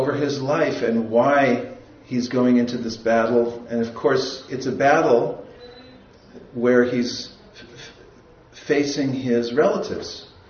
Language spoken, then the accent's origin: English; Lafayette, California, United States; So I'm from California. I grew up in a suburb of San Francisco, in Lafayette. It's near Walnut Creek.